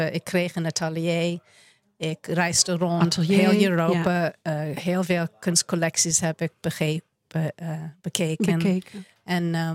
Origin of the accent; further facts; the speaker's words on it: New York, United States; Dutch is a second language; now in Netherlands; Ja, dus ik kom uit New York.